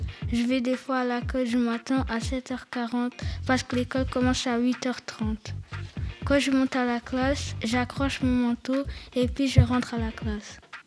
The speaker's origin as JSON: {"language": "French", "region": "Lisbon", "country": "Portugal", "second_language": "French", "said": "j'ai 10 ans. Je suis portugais et je viens de la ville de Lisbonne, au Portugal."}